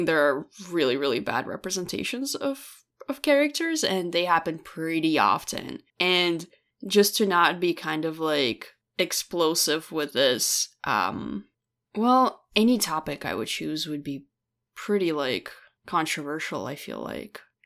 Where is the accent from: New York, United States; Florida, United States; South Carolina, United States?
New York, United States; We're from New York is what I meant to say.